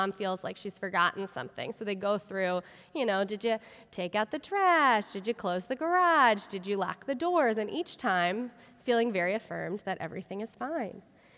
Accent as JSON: {"language": "English", "town": "Winnetka", "region": "Illinois", "country": "United States", "tie": "born or raised there", "said": "So I grew up in Winnetka, a town not far from here, and my parents, they still live there. The house that I grew up in is just a few blocks over from the Home Alone house."}